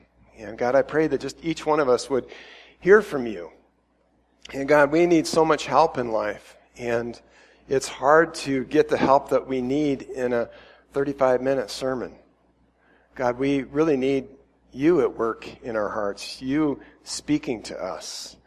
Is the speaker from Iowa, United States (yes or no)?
yes; Iowa, United States; now in El Paso, United States; I grew up in Iowa, and that was just kind of part of life in Iowa.